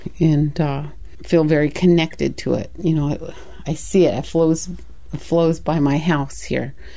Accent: Klukwan, Alaska, United States; born there; because I was born in Klukwan, it's right across the street, next to this river, I really identify with it, with the river, and feel very connected to it.

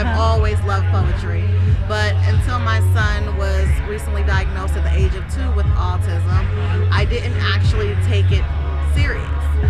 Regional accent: Detroit, Michigan, United States; moved away as an adult; So I am originally from Michigan, Detroit, and I moved out here in 2011.

